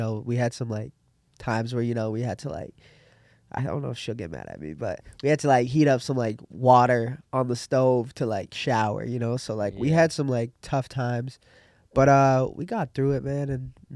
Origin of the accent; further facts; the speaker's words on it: Toronto, Ontario, Canada; So, originally, we grew up in Toronto. We were Jarvis and Dundas area.